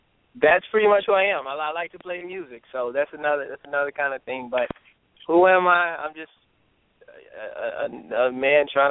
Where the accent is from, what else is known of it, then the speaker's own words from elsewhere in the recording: Easton, Texas, United States; also born or lived in Mississippi; I was born in Mississippi. But shortly after my birth, man, I moved to East Texas and to Easton, Texas